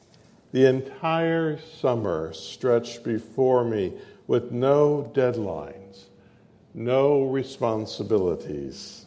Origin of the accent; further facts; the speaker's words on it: Phoenix, Arizona, United States; One of my favorite memories of growing up in Phoenix was the last day of public school each June.